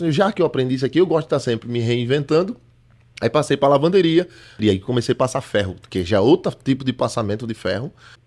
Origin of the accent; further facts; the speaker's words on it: Recife, Pernambuco, Brazil; Nova Descoberta era bom, né? Na época, para a juventude era bom. Como toda criança de subúrbio, né?